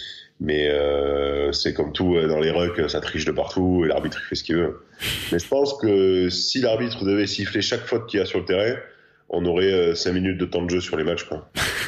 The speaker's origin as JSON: {"language": "French", "town": "Castres", "region": "Occitanie", "country": "France", "said": "Ouais, moi je suis de Castres"}